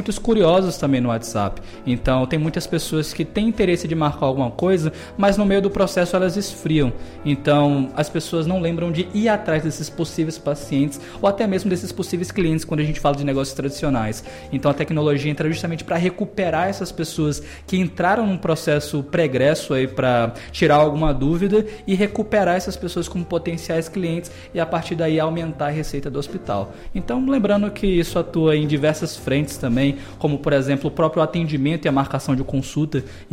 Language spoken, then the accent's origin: Portuguese; Salvador, Bahia, Brazil; also born or lived in Rio de Janeiro; now in Vitória da Conquista, Brazil; eu não sou daqui, tá? Mas eu considero a Vitória da Conquista minha terra. Eu sou de Salvador, morei muito tempo em Salvador, muito tempo no Rio de Janeiro